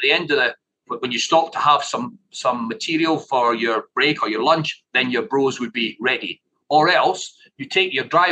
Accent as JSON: {"language": "English", "region": "Scotland", "country": "United Kingdom", "tie": "born or raised there", "said": "I'm came from the Central Belt, unfortunately. So I was born and brought up on porridge flakes."}